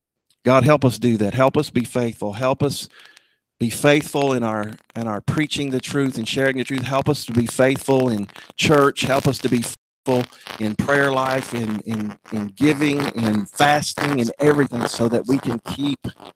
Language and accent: English; the South, United States; So I use ain't on purpose. I am a Southerner.